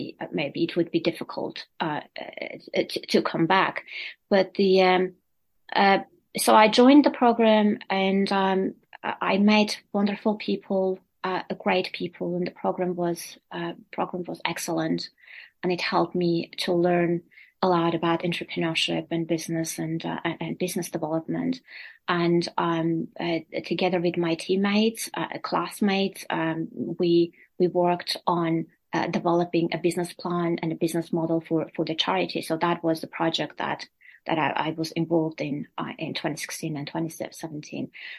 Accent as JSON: {"language": "English", "country": "Armenia", "second_language": "English", "said": "it is based in my home country, in Armenia."}